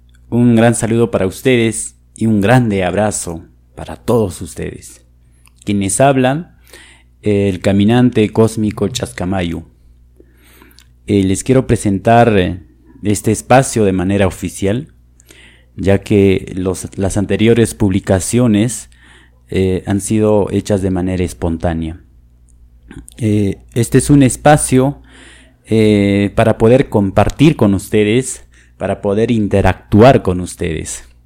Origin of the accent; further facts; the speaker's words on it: Velille, Cusco, Peru; a la provincia de Chumbivilcas, al distrito de Belille, del lugar de donde yo soy, donde yo nací.